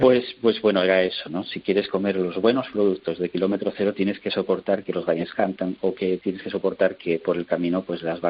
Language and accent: Spanish; Asturias, Spain; cómo somos los asturianos, que acogemos muy bien a la gente